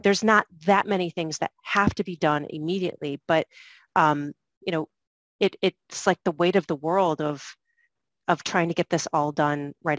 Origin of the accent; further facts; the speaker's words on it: Michigan, United States; also born or lived in Vermont; now in New York City, United States; I moved there from the Midwest. I grew up in Michigan, went to college in Vermont, and then moved to New York City.